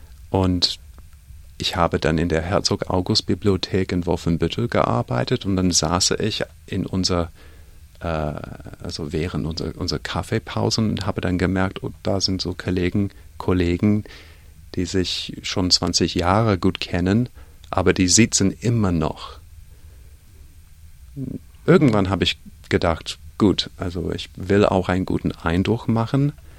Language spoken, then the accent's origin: German; Australia; German is a second language; now in Germany; Komischerweise, je länger ich hier bin, merke ich, bin ich ein Australier letztendlich. Aber es ist nur, als ich zurück nach Australien kam, dass ich wirklich gemerkt habe, vielleicht hat die Aufenthalt in Deutschland mich schon geändert.